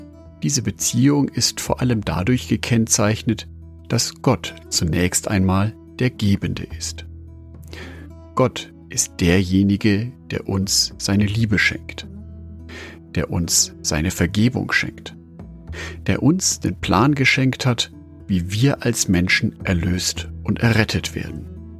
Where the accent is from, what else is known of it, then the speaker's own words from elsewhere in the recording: Nuremberg, Bavaria, Germany; für mich als Nürnberger noch eine Einschränkung des Bewegungsradius auf 15 Kilometer